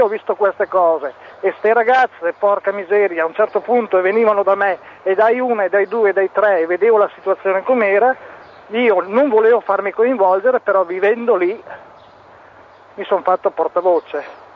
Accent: Vicenza, Veneto, Italy; moved away; io di origine sono vicentino, mi sono trovato per vari motivi dover andare a Bologna.

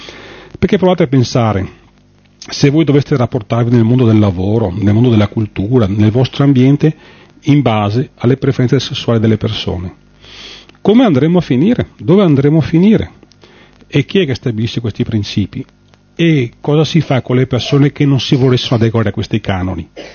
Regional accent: Veneto, Italy; io ho 47 anni e di conseguenza ho sempre vissuto nel Veneto, sono nato nel Veneto

